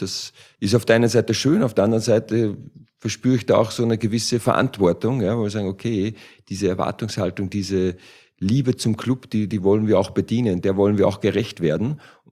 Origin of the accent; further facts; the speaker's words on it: Austria; now in Frankfurt, Germany; Ich als Ösi in Frankfurt